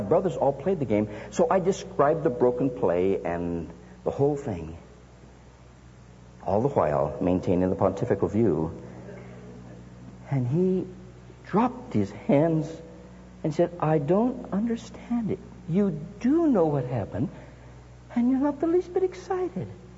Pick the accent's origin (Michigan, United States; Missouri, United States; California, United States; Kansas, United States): California, United States; San Jose; born there; But it was San Jose State playing us, and I was born in San Jose.